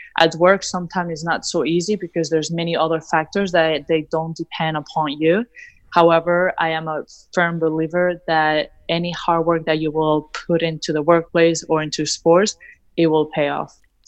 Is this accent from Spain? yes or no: yes; Madrid, Community of Madrid, Spain; moved away as an adult; now in United States; I started in Spain. I was born and raised in Spain, in Madrid. I played there until I was 17, almost 18 years old in Madrid.